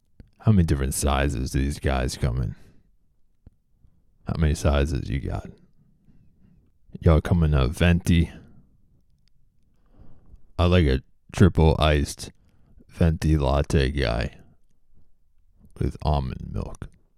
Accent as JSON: {"language": "English", "country": "United States", "said": "I love being American."}